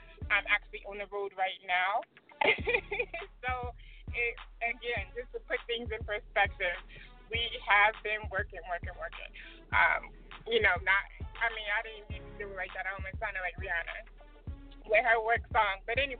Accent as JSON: {"language": "English", "town": "Killeen", "region": "Texas", "country": "United States", "tie": "born or raised there", "said": "I want to commend and shout out a group from my hometown, Killeen, where I was raised"}